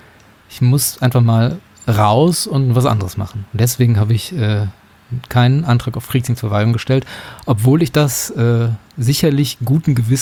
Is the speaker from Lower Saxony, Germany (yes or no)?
no; Lippstadt, North Rhine-Westphalia, Germany; also ich bin in Lippstadt aufgewachsen